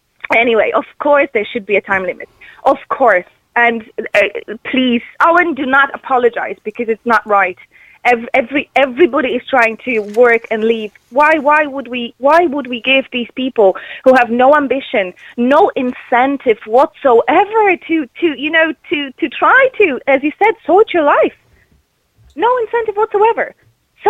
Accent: Poland; I'm originally from Poland.

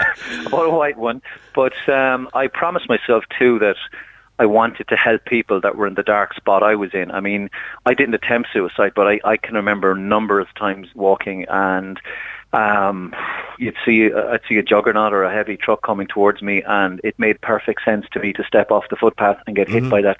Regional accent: Ireland; And, of course, being an Irish man, I couldn't help myself.

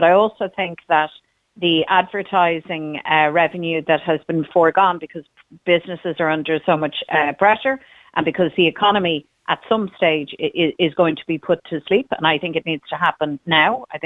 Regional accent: Ireland; And a bit of fun and local story, because we're Irish, for God's sake.

